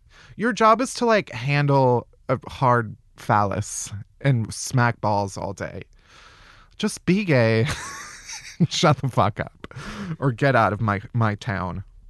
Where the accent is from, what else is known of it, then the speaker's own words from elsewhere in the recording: Chicago, Illinois, United States; Technically, I'm from Chicago.